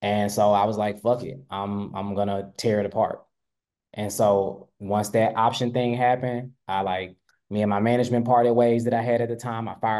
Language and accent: English; Memphis, Tennessee, United States; You from a place, like I'm from Memphis. So you from a place where there's not a lot of industry.